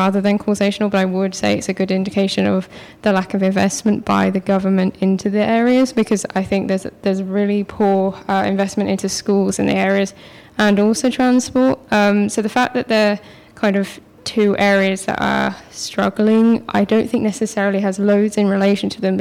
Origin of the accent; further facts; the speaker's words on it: East of England, United Kingdom; I'm from Norfolk, and a lot of my friends had to travel to school